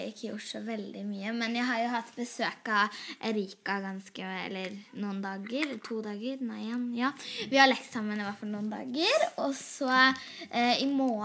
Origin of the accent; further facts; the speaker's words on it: Oslo, Norway; Hallo, vi er tre jenter fra Groruddalen bydel.